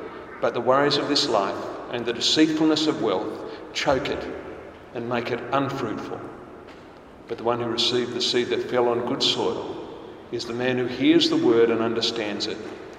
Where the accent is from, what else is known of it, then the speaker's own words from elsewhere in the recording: Vanuatu; born there; I was born in Vanuatu in the Pacific on the 8th of December 1956.